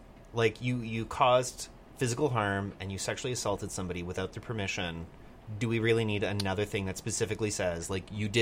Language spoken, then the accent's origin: English; Burlington, Ontario, Canada; I grew up in Burlington